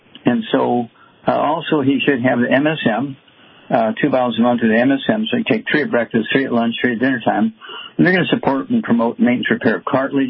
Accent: Missouri, United States; Chuck, let's go to my home state, Missouri, and Stephanie.

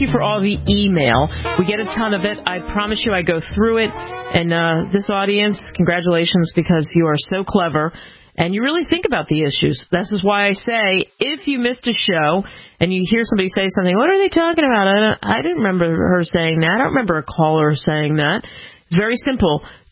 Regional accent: Maryland, United States; I grew up outside of Baltimore.

